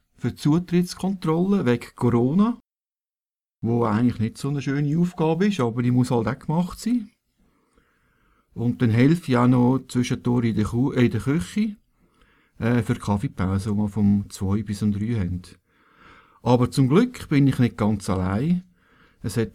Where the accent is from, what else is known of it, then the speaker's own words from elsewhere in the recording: Zwillisbach, Aargau, Switzerland; ich bin ja in Zwillisbach im Aargau aufgewachsen und habe mit meiner Mutter regelmässig den Rosenkranz besucht in der Kirche